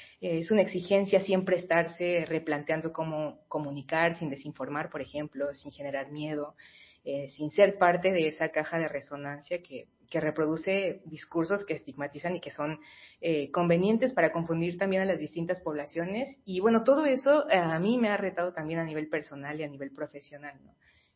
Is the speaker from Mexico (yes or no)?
yes; Mexico City, Mexico; Para mí es choqueante porque vengo de la Ciudad de México, que todo es un rush, ¿no?